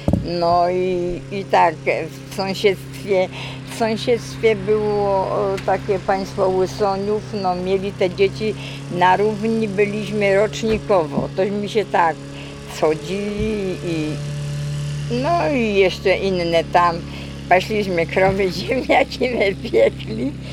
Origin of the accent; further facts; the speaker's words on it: Zagórnik, Lesser Poland, Poland; born there; now in Rzyki, Poland; Urodzona jestem w Zagórniku. Rok urodzenia no to tylko 1948. No a obecnie od 76 roku zamieszkuję.